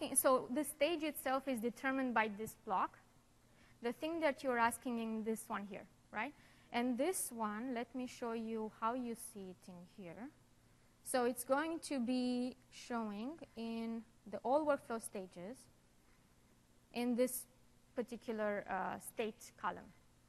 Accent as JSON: {"language": "English", "country": "Romania", "said": "I'm from Romania, so go ahead."}